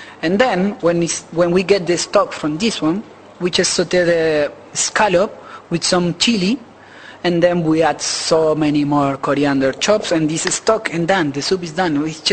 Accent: Argentina; I'm from Argentina.

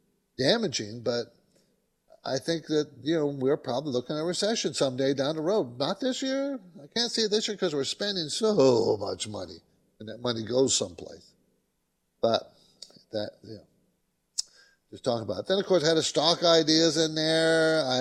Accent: San Diego, California, United States; I grew up in San Diego. People don't know that, but my dad was in the Navy and stationed in San Diego.

